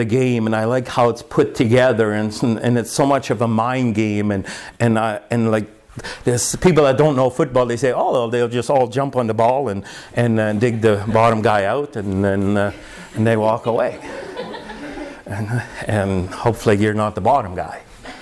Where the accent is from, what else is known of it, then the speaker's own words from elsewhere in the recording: Ontario, Canada; I was born in Southern Ontario and lived there for a number of years.